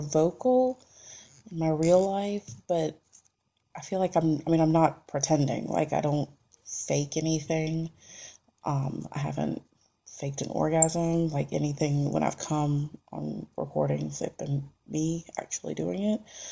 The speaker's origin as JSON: {"language": "English", "region": "North Carolina", "country": "United States", "said": "Well, I am from North Carolina. I don't live there anymore, unfortunately. I'm very sad about that. But I am from North Carolina and I was born in 1979"}